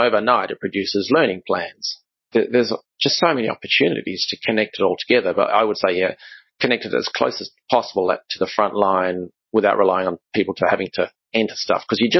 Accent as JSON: {"language": "English", "country": "Australia", "said": "So I'm an Aussie, right?"}